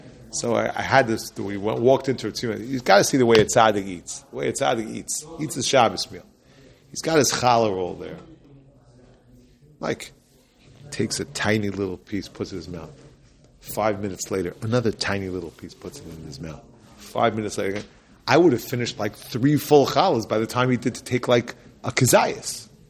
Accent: Teaneck, New Jersey, United States; When I was growing up, like, I hate to keep saying this, but I grew up in Teaneck.

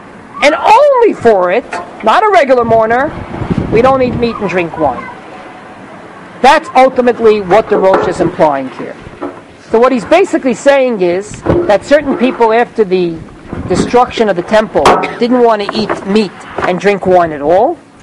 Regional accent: United States; So when I was growing up in America, the nafkamina for this little halacha was, does anyone remember, going back to your very beautiful childhood in Galus, in America, Entenmann's donuts.

